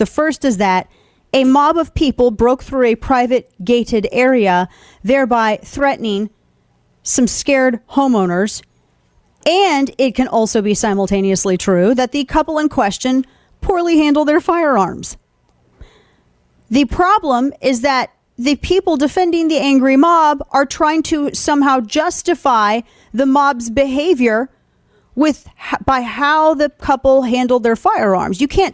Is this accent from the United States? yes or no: yes; St. Louis, Missouri, United States; I lived there my entire, born and raised in St. Louis.